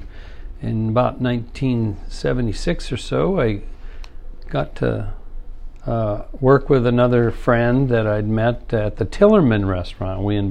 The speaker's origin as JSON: {"language": "English", "town": "Las Vegas", "region": "Nevada", "country": "United States", "tie": "born or raised there", "said": "I grew up in Las Vegas, Nevada, and my dad was a stagehand, and that's where we ended up because there was theater work there for people running spotlights, etc., building sets."}